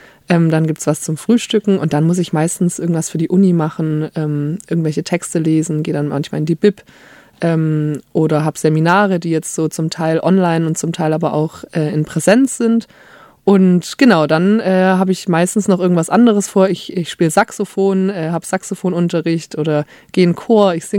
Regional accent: Stuttgart, Baden-Württemberg, Germany; Also ich bin auch in Stuttgart aufgewachsen

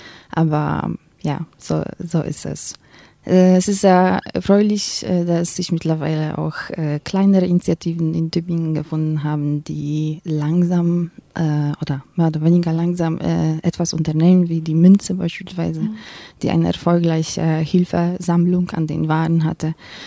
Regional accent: Poland; German is a second language; hört vielleicht mein Akzent sowieso. Also ich komme aus Polen, nicht aus der Ukraine

